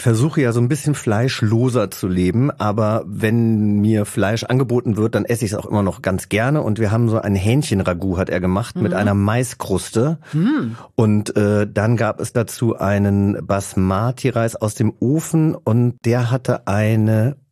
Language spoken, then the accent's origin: German; Hesse, Germany; Und ich komme aus Langens. Das ist wiederum ein kleines Dorf, ungefähr 15 Kilometer entfernt.